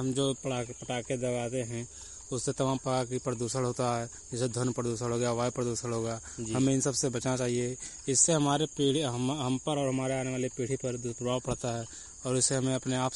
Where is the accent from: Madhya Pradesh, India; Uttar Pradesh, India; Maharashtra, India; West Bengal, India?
Uttar Pradesh, India; Dostpur; मैं दोस्तपुर सुल्तानपुर के पास रहने वाला हूँ।